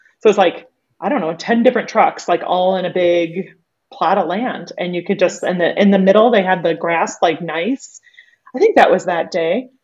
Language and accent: English; Minnesota, United States; I was raised in Minnesota where spam's also a thing.